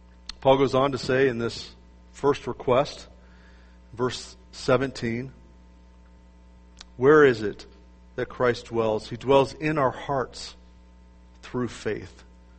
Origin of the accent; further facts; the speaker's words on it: California, United States; I'm from California. We live in earthquake country.